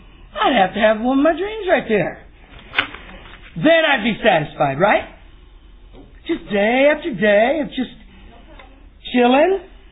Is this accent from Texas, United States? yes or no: yes; Texas, United States; And I grew up in East Texas, and I saw signs everywhere, no shoes, no shirt, no service.